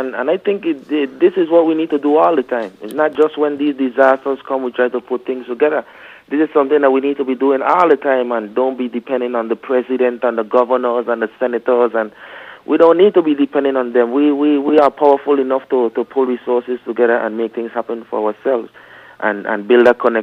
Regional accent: St. Thomas, U.S. Virgin Islands; No, I'm actually from St. Thomas in the Virgin

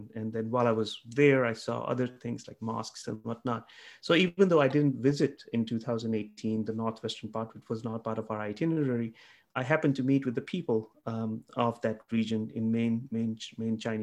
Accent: Pakistan; I grew up in Pakistan.

